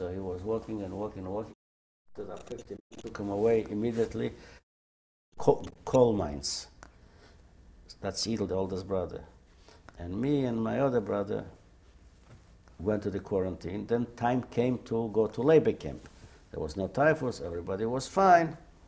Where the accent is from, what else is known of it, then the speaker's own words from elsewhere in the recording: Warsaw, Masovian Voivodeship, Poland; English is a second language; I said, I'm from Warsaw.